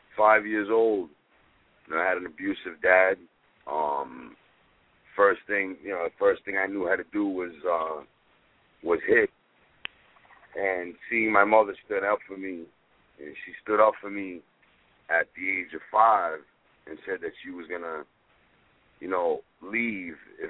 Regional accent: Bayside, New York, United States; also born or lived in Brooklyn / Manhattan / Staten Island; I'm from Bayside, Queens. I pretty much grew up in all the boroughs, in every borough, Queens, New York, Brooklyn, Manhattan, Staten Island.

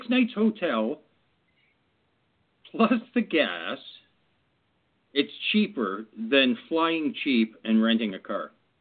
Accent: Canada; being the Canadian, I will apologize on behalf of everybody concerned.

